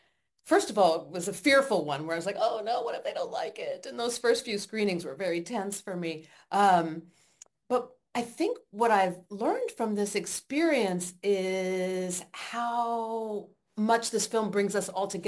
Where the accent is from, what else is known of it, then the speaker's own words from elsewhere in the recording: United States; as an American who's really struggling right now with what's happening in the United States.